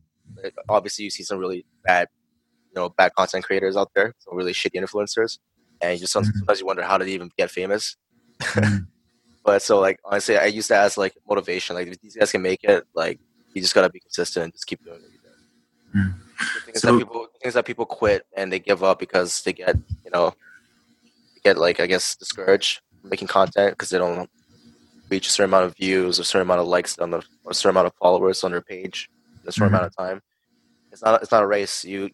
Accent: Montreal, Quebec, Canada; also born or lived in Edmonton; now in Toronto, Canada; Actually, I was born in Canada, but born in Edmonton, moved to Montreal, grew up most of my time in Montreal, and then moved to Toronto here about like 3 years ago.

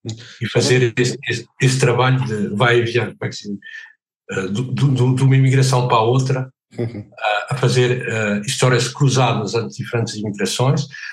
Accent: Oliveira de Frades, Viseu, Portugal; born there; Por exemplo, em Oliveira de Frades, onde eu nasci, as pessoas foram para a Venezuela, para o Brasil, para a França

